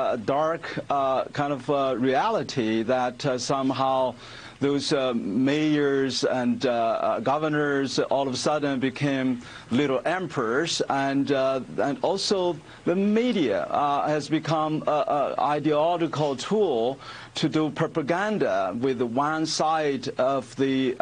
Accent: China; English is a second language; now in United States; I was born, raised, educated under communist China.

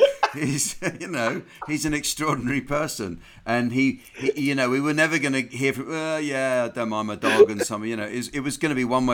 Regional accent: Scotland, United Kingdom; Yes, I'm Scottish.

